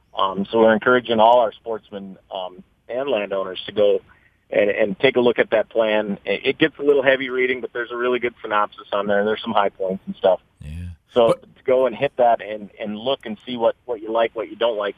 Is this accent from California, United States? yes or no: no; Sisseton, South Dakota, United States; I'm from Sisseton.